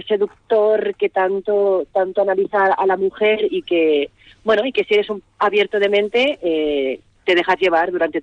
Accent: Spain; Yo soy española, hay otro español más

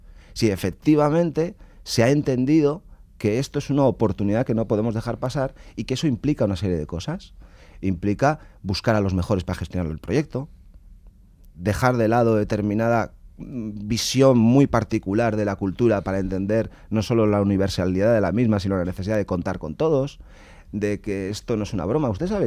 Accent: Basque Country, Spain

